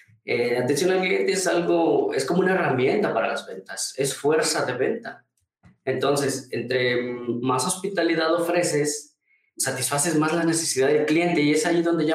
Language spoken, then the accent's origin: Spanish; San Miguel Cuatlán, Mexico; Se llama San Miguel Cuatlán, un pueblo que en el cual la necesidad era tanto que pues llegaban a vender